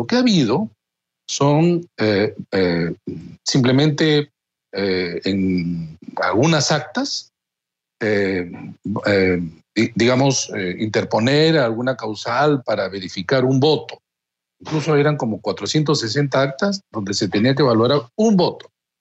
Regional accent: Peru; Yo espero, como muchos peruanos, que sí sea.

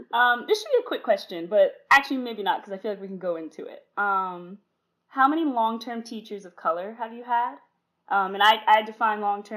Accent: Ohio, United States; But I grew up in Ohio, so it was pretty, like, I think I had one.

